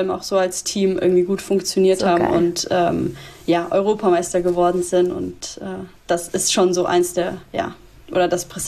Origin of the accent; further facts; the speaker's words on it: Würzburg, Bavaria, Germany; born there; also born or lived in Munich / Freiburg / Cologne; ob ich irgendwie in Würzburg, wo ich geboren bin, ob das dann in München war, ob Freiburg ist, ob es jetzt in Köln ist